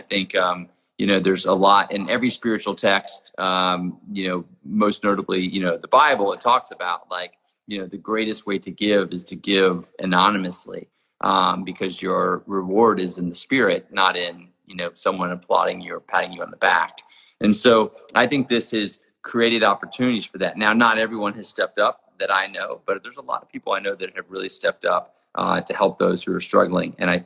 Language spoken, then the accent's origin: English; Jackson Hole, Wyoming, United States; where I see a lot of it in my hometown of Jackson Hole, Wyoming, is we have a lot of people who really live paycheck to paycheck